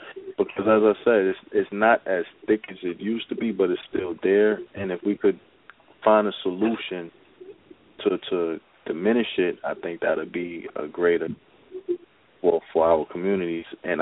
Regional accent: New York, United States; As I said, growing up in New York, I've seen a lot of gang violence.

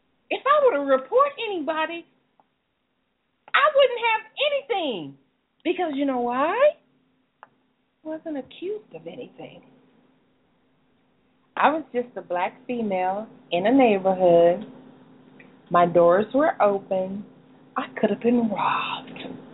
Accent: the South, United States; Listen, I'm from the South. I do yes, sir, no, sir, yes, ma'am, no, ma'am.

